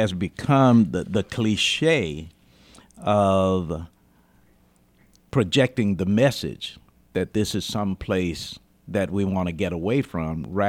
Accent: Chicago, Illinois, United States; And let me say to I grew up in Chicago, and old Mayor Daley used to say to both of you

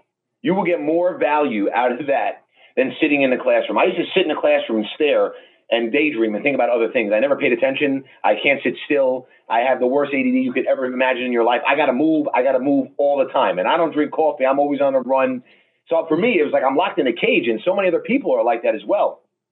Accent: New York, United States; I grew up in Long Island.

